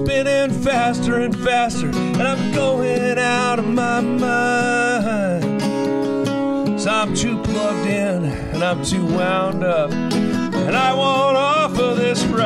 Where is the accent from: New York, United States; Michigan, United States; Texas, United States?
New York, United States; originally I'm from New York. I'm from Western New York, actually.